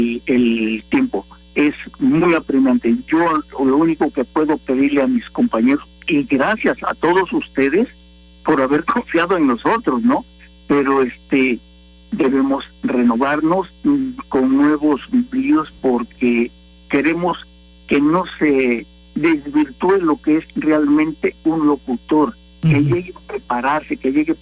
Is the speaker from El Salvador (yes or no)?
no; Mexico; realmente lo que vaya a externar, lo externe con toda la educación que nos corresponde, sobre todo como mexicanos.